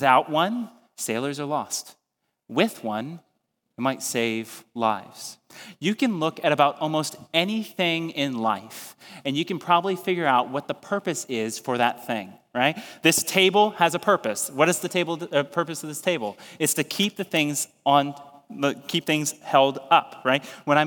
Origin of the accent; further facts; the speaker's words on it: Ohio, United States; now in Maine, United States; first moved to Maine, I'm originally from Ohio, if you didn't know that.